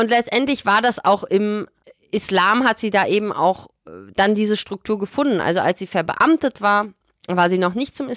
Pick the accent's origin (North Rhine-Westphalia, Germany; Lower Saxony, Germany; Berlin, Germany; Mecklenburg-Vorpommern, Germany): North Rhine-Westphalia, Germany; Bonn; Und der Kontext, wo wir groß geworden sind in Bonn